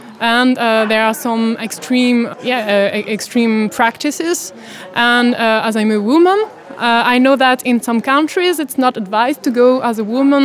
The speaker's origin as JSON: {"language": "English", "town": "Montpellier", "region": "Occitania", "country": "France", "second_language": "English", "said": "I remember I come from Montpellier"}